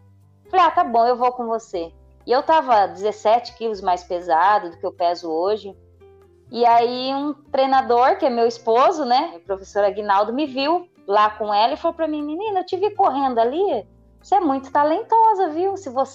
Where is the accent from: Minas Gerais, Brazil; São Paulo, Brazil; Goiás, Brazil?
Minas Gerais, Brazil; Poços de Caldas; Eu sou natural de Poços de Caldas, Minas Gerais.